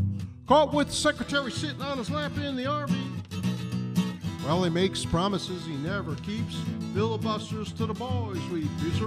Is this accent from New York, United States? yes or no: yes; Albany, New York, United States; now in Castleton, United States; Well, from Castleton, New York. Castleton Skodak, whatever you call it, and originally born and raised in Albany.